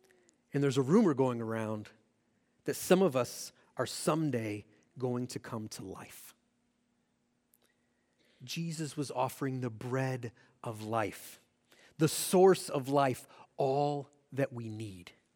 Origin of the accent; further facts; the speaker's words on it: Michigan, United States; also born or lived in Texas; Now, I try not to drink a lot of soda, or when I was growing up in Michigan, we called it pop, okay?